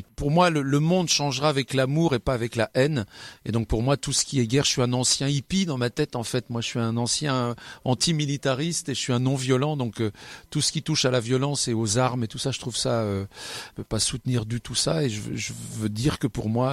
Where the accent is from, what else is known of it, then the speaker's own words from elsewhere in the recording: Sedan, Grand Est, France; born there; now in Bar-le-Duc, France; Voilà, je suis né à Sedan, mais maintenant j'habite à Bar-le-Duc, en Meuse, dans le Grand Est.